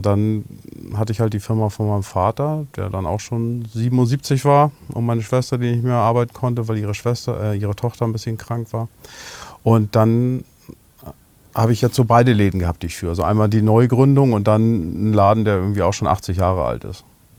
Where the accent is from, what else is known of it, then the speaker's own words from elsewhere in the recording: Hamburg, Germany; als Hamburger